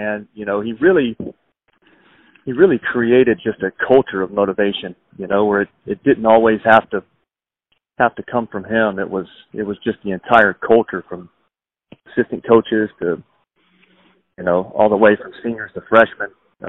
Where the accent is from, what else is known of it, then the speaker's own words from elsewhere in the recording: Greenville, United States; a chance to be a part of that in front of my hometown with my two most important fans, my mom and dad, being in the stands every day. You know, it's tough for any kid to pass out, really, being from Greenville